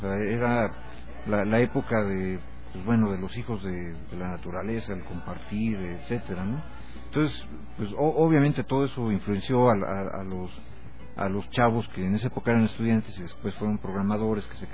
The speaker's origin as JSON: {"language": "Spanish", "region": "Guanajuato", "country": "Mexico", "said": "Yo soy de Guanajuato, no lo digo en mala onda"}